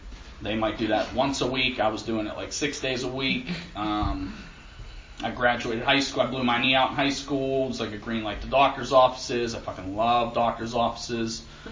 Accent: Ambridge, Pennsylvania, United States; I'm from Beaver County. I grew up in Ambridge. I don't know who's familiar and who's not. If you're not, don't worry about it. You ain't missing anything. I lived there my whole life, man.

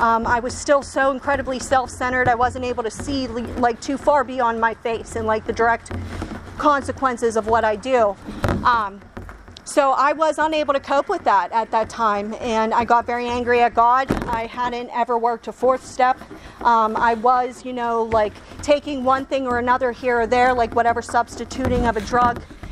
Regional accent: Munhall, Pennsylvania, United States; I'm from the South Hills of Pittsburgh. I was right, like I'm from Munhall originally, South Hills.

